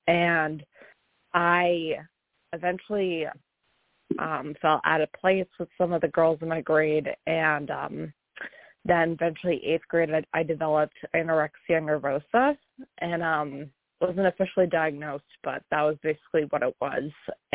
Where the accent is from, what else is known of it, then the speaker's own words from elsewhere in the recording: New England, United States; I am from New England, and I'm kind of Mary's co-host for this evening